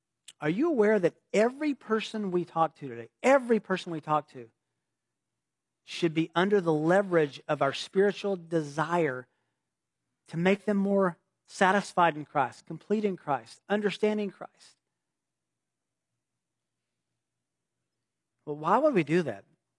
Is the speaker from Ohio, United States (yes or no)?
no; Tennessee, United States; I was from Tennessee. We got married. Our dating was in California.